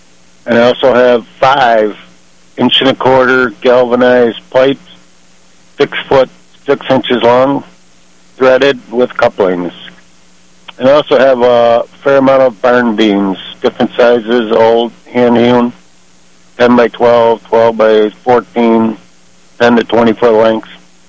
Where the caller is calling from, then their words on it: Arcade, New York, United States; Calling from Java, Arcade area.